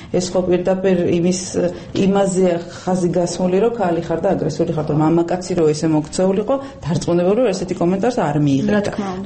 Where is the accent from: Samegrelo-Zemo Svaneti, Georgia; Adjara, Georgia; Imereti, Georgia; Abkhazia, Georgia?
Adjara, Georgia; მე აჭარიდან ვარ, რეგიონიდან ვარ